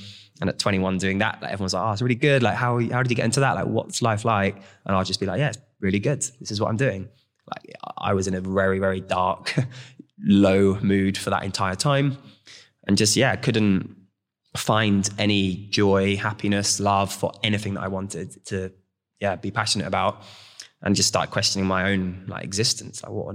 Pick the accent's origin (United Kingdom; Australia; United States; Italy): United Kingdom; St Ives, South West England; So I grew up in Cornwall, St. Ives, holiday town, cocktails, beach, barbecues, where you're meant to be happy most of your life.